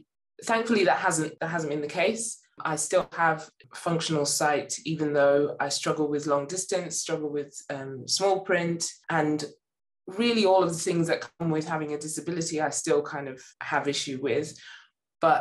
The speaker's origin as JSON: {"language": "English", "region": "London", "country": "United Kingdom", "tie": "born or raised there", "lives_now": "Durham, United Kingdom", "said": "And I've lived in Durham for 18 years, but was born and bred in London."}